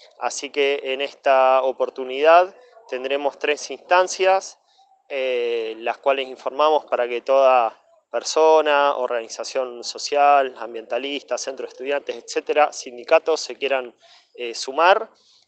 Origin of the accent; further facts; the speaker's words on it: Luján, Buenos Aires Province, Argentina; soy de Luján